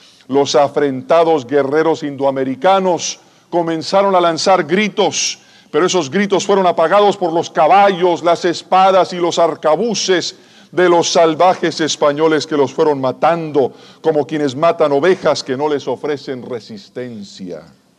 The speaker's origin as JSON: {"language": "Spanish", "country": "Cuba", "tie": "born there", "said": "Yo pienso que muchos de ustedes también, así como yo, habiendo nacido en Cuba"}